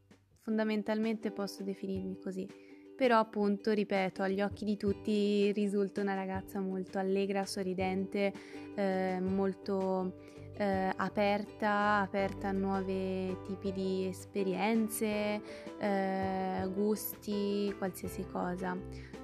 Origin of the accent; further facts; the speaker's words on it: Florence, Tuscany, Italy; ho 21 anni. E sono toscana doc, sono precisamente fiorentina. Sono di padrelingua italiana, madrelingua albanese, ma io sono nata, vissuta